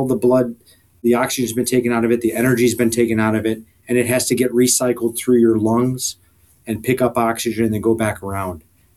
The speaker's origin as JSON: {"language": "English", "region": "Wisconsin", "country": "United States", "tie": "born or raised there", "said": "I'm from Wisconsin, born and raised"}